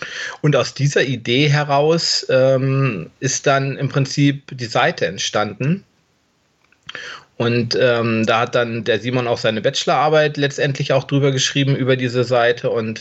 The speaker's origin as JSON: {"language": "German", "region": "Lower Saxony", "country": "Germany", "said": "39 Jahre alt, ich komme aus der Region Hannover."}